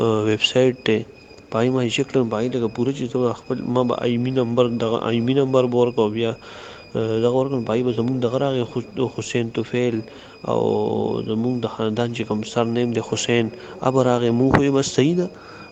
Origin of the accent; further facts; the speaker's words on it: Peshawar, Khyber Pakhtunkhwa, Pakistan; زه د پېښور رسیدونکو یم او مطلب دا چې پښتون یم